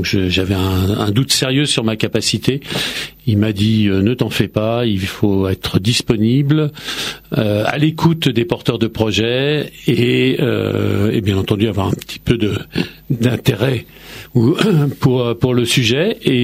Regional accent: Paris, Île-de-France, France; born there; Je suis pontoisien aujourd'hui. Non, je suis né dans un autre département de la région parisienne, mais je suis né à Paris même. Mais je suis valdoisien d'adoption et pontoisien plus précisément.

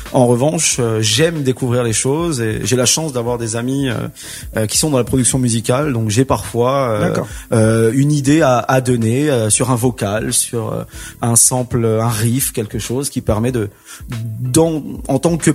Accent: Garges-lès-Gonesse, Île-de-France, France; étant moi un produit de banlieue qui grandit avec la culture urbaine, parce que je viens de Garges-lès-Gonesse dans le 95

